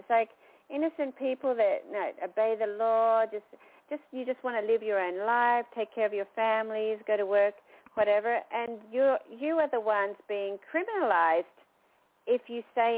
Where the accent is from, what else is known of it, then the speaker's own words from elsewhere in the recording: United Kingdom; because I'm originally from Britain